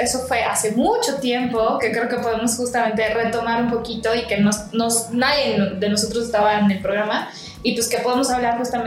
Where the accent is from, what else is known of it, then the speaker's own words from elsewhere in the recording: Guerrero, Mexico; yo soy de Guerrero y ahí pues la tierra es un poco complicada